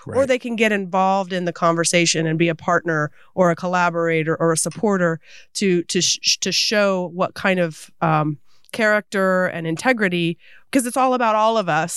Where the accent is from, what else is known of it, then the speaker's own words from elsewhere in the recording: United States; But I grew up in Polk County from the age of 5 to now.